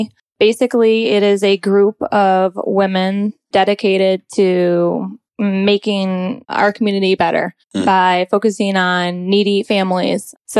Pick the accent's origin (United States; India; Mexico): United States; Buffalo, New York; moved away as an adult; now in Atlanta, United States; I'm originally actually from Buffalo, New York, and I've lived down here in Atlanta for now 13 years. I went to college down here, which is where I met my husband.